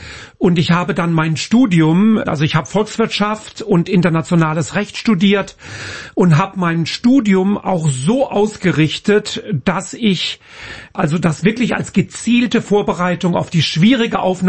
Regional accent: Lörrach, Baden-Württemberg, Germany; ich komme oder bin aufgewachsen in Lörrach, wer das nicht kennt, Südbaden. Wir haben gelebt direkt 1 Kilometer entfernt von der französischen und der schweizerischen Grenze, gegenüber von Basel in der Schweiz. Ich habe auch Familie in der Schweiz, habe also auch Schweizer Wurzeln

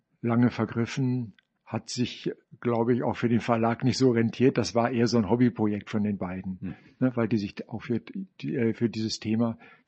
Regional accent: Münster, North Rhine-Westphalia, Germany; Ich komme aus Münster in Nordrhein-Westfalen. Ich habe dort auch studiert auf Lehramt für Grund- und Hauptschulen.

